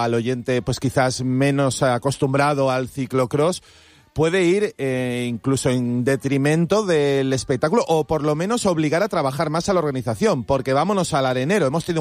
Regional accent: Benidorm, Valencian Community, Spain; Yo creo que para los que somos de Benidorm y de la zona cercana, es una cita ineludible

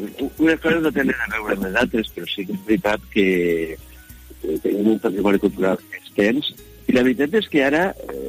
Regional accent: Valencian Community, Spain; first language Valencian; el valencià, els meus pares del castellà parlaven ben poquet, entonces ha estat el valencià la meva llengua natal, materna, i com a anècdota, bueno, jo vaig anar a estudiar el batxiller superior a València, no?

